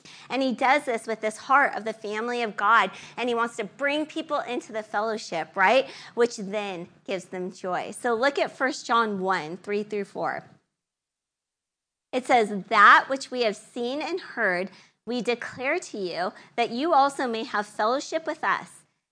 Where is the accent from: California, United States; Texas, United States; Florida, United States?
California, United States; I grew up in California. I'm from California, and some of you know that there's a term there.